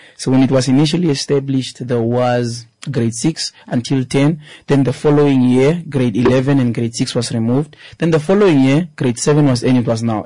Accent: Walvis Bay, Erongo, Namibia; Proudly, I grew up in Avalvis, specifically in Kwesabmund, and to narrow it down, in Tutaleni. For a lot of the years, Tutaleni was considered as one of the poorest side of Avalvis Bay, in the whole of Avalvis.

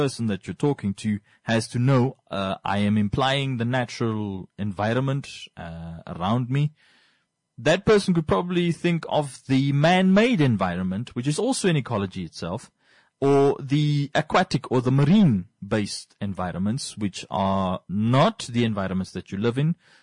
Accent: Namibia; accent: Namibian; he once told me that me and my British English, but it's just me and my South African accent, basically, which is technically a Namibian accent.

